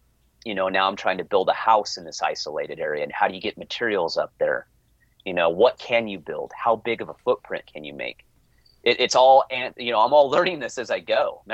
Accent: California, United States; now in Washington, United States; I grew up and lived in Southern California right along the Andreas Fault. I've been through many earthquakes.

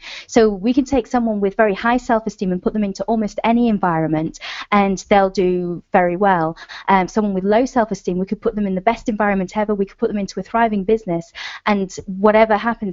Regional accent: United Kingdom; I'm from the UK.

